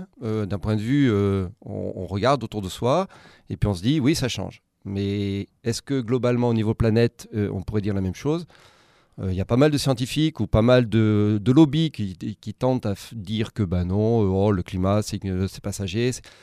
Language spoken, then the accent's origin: French; Grenoble, Auvergne-Rhône-Alpes, France; Et puis que moi, je suis grenoblois et que je connaissais les débouchés sur Grenoble.